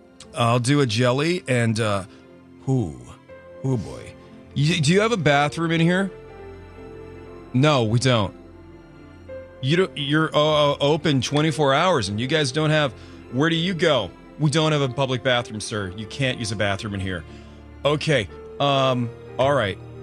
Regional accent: Ireland; And I'm Irish. Spicy food and me, we have a relationship that's curious.

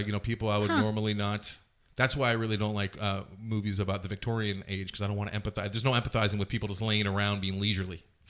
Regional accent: Ireland; I am an Irish person and I drink a lot.

